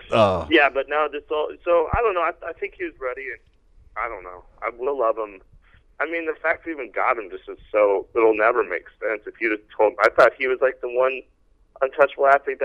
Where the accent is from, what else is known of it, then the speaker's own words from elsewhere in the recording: Cheyenne, Wyoming, United States; It's Cheyenne.